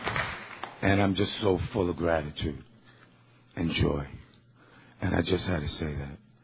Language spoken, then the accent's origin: English; New York, United States; I'm from New York, and 79th Street Workshop is my home group.